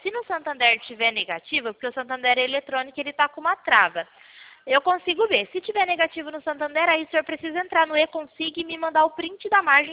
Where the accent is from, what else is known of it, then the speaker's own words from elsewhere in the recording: Pirassununga, São Paulo, Brazil; Sou de Pirassununga, interior de São Paulo